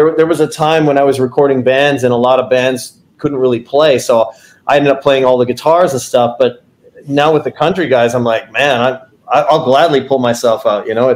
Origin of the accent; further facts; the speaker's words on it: Canada; but being a Canadian and trying to break down there is really tough because we don't naturally have that accent and stuff.